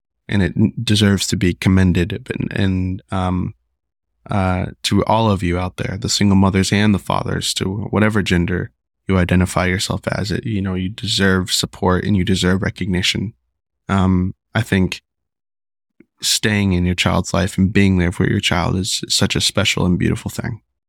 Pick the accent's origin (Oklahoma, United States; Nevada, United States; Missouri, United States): Nevada, United States; Las Vegas; also born or lived in Michigan / New York / California / Arizona; So I was born in Michigan. I lived in New York. I think a little bit in California. We went to Arizona, Washington State, I went to middle school in Nebraska, and then I went to high school in Vegas